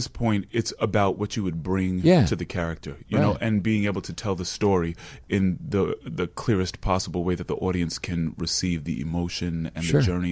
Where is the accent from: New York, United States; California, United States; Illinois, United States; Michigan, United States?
New York, United States; Long Island; I am from New York, born and raised in Long Island. My family is from Panama. I'm first-generation American.